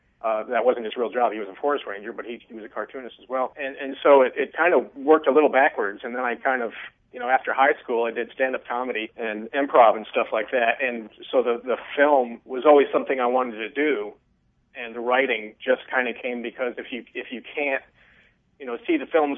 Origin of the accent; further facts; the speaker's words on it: Virginia, United States; I grew up I actually finished high school in Virginia. I was born in Virginia, moved out here, like I said, 25 years ago